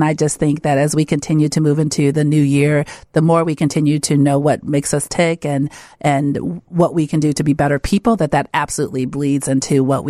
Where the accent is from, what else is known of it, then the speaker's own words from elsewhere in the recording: Wisconsin, United States; also born or lived in Chicago; Well, I was born here in Chicago. Okay. I was born in Inglewood, but then my mom moved us to Wisconsin pretty early in life.